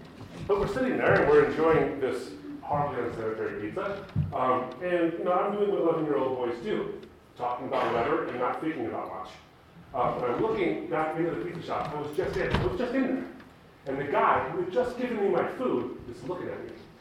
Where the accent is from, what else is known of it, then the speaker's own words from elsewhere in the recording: United States; born there; I came from a Muslim background. I was born in the States. I was raised to be proud of being Middle Eastern, being Arab, and being Muslim as well. So I was an ethnic and religious minority.